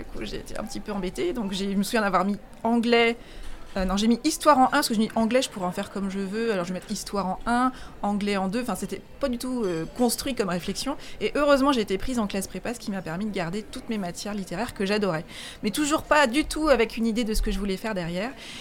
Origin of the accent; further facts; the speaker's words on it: Rennes, Brittany, France; now in Angers, France; Alors, je suis bretonne d'origine, je suis rennaise. D'accord. Donc, j'ai vécu D'accord. 20 ans à Rennes. Après, je suis partie un peu à droite, à gauche, et ça fait 4 ans que j'habite Angers.